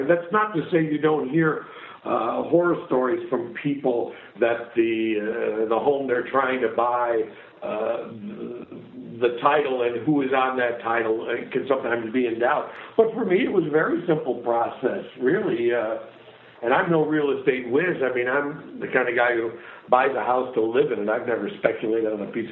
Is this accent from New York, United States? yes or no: yes; New York, United States; moved away as an adult; also born or lived in Europe / San Francisco Bay Area; now in Mexico; Well, I'm originally from New York and grew up in New York State, and then lived in Europe for 3.5 years before I finally settled in California.